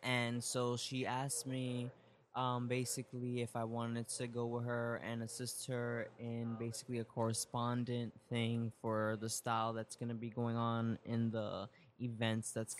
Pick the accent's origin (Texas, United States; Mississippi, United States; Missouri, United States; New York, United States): New York, United States; New York City; Well, I'm from New York. I'm from the Bronx